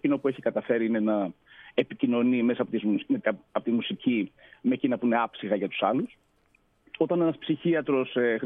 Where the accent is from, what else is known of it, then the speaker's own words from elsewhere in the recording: Greece; Μεγαλώνοντας στην Ελλάδα και δι' σε επαρχία